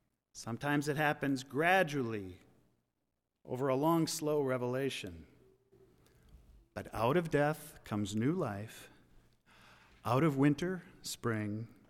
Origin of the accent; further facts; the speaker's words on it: Appleton, Wisconsin, United States; also born or lived in Philadelphia; Of course, I knew Wisconsin since I grew up in Appleton, but that was 40 years ago.